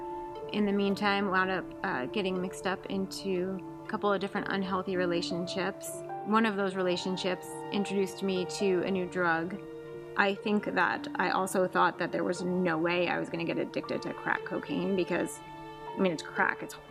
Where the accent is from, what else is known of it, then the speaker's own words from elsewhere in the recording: New York, United States; I was born in New York to a Jewish family who practiced their religion when it was convenient for them. And I grew up asking questions about God a lot